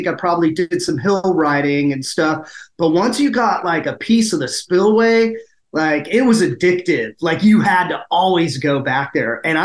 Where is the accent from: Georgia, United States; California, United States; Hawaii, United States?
California, United States; San Mateo; I was born and raised in San Mateo.